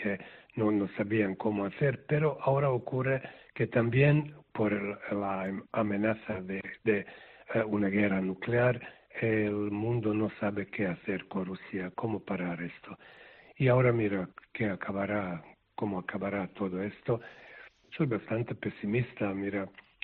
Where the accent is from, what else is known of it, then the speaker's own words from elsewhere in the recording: Sarajevo, Federation of Bosnia and Herzegovina, Bosnia & Herzegovina; Spanish is a second language; soy de Sarajevo, porque nací en Sarajevo, porque estoy enamorado en Sarajevo, porque pienso que Sarajevo es única ciudad de este tipo, un Jerusalén de Europa, donde vivíamos juntos